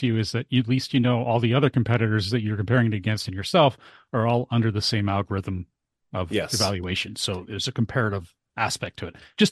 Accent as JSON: {"language": "English", "country": "Canada", "said": "We're Canadian."}